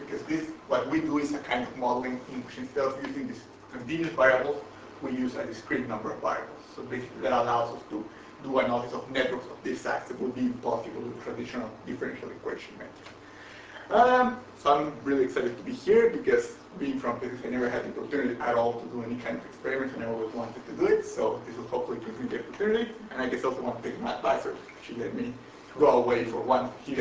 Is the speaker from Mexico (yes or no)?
yes; Mexico; English is a second language; now in United States; you may notice I have an accent, so I'm originally from Mexico, so that's where I did my undergrad in physics.